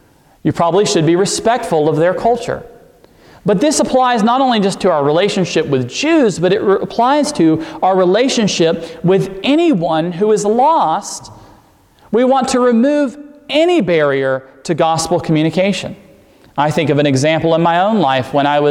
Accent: the South, United States; Now, being a Southerner myself, I understand

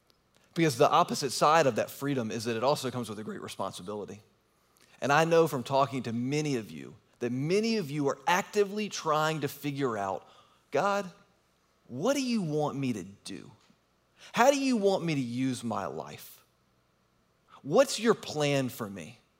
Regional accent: Richmond, Virginia, United States; My son, our 7-year-old, he and I went to Richmond, Virginia, which is my hometown.

